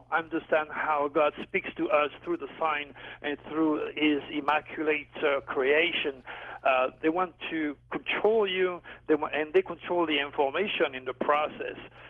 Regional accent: Provence-Alpes-Côte d'Azur, France; I was born in Provence, and when I was a kid, I used to go into the house of Nostradamus before they turned it into a museum.

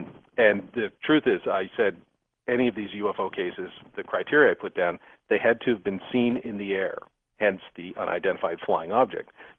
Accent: Canada; as a Canadian

